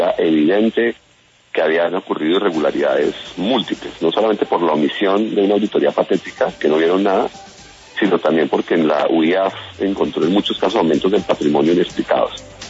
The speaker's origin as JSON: {"language": "Spanish", "country": "Colombia", "said": "como colombiano"}